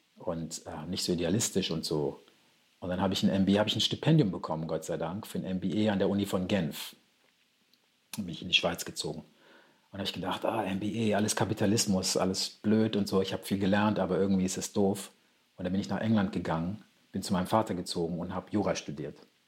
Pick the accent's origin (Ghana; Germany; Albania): Ghana; afrikanischen Sprachen, die ich in meiner Kindheit in Ghana mitbekommen hatte. Und auch selbst, ich spreche auch 1,5 ghanaische Sprachen.